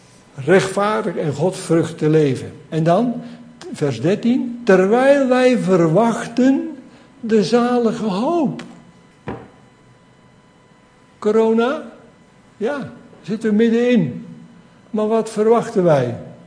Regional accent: Gelderland, Netherlands; Ik kom uit de Betuwe, van geboorte. En dat is hier dichtbij.

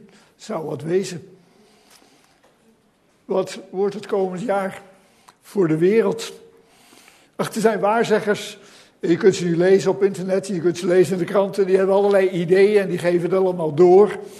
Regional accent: Veenendaal, Utrecht, Netherlands; ik kom uit Veenendaal, dus dan past het wel om

